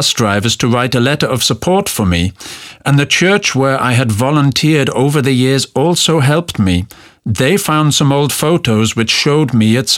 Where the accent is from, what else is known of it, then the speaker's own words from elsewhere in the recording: Nigeria; moved away as an adult; now in London, United Kingdom; I came to Britain in 1998. In my home country, Nigeria, I was a political prisoner because I had campaigned for democracy.